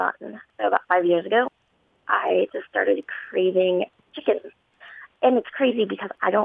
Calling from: Louisville, Kentucky, United States; Hello. I'm from Louisville, Kentucky.

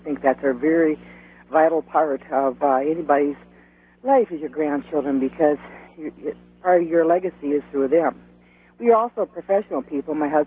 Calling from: Big Lake, Minnesota, United States; Hi, this is … I'm from Big Lake, Minnesota.

